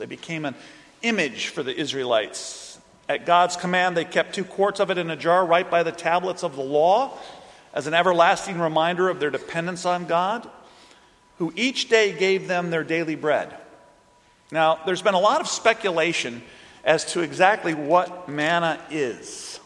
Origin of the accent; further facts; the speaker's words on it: Missouri, United States; Growing up in Missouri, a state that isn't sure whether it's a Midwestern state or a Northern state or a Southern state, you will find yourself eating a variety of regional foods that have come from other places.